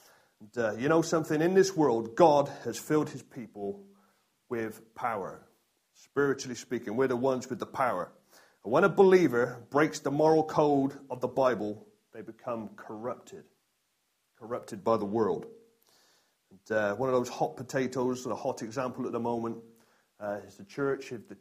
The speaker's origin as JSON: {"language": "English", "region": "South West England", "country": "United Kingdom", "said": "I'm no gardener. Even though I come from the West Country, I'm no gardener."}